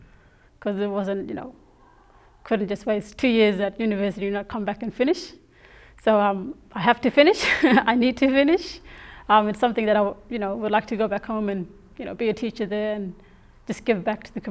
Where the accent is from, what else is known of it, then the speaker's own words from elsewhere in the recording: Beagle Bay, Western Australia, Australia; So I'm originally from Beagle Bay community. It's a small community with a population of about 400 people.